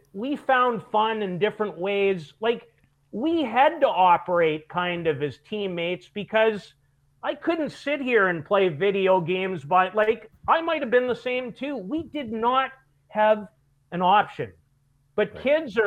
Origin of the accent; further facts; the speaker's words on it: Saskatoon, Saskatchewan, Canada; or me growing up in Saskatoon